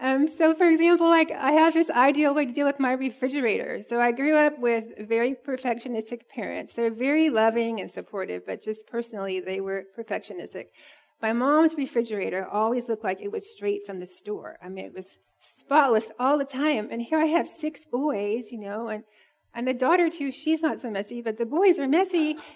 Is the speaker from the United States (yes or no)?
yes; Indiana, United States; So, I grew up in Indiana. I'm not from Texas. I'm not an Aggie. And I came to Texas right after I graduated from college.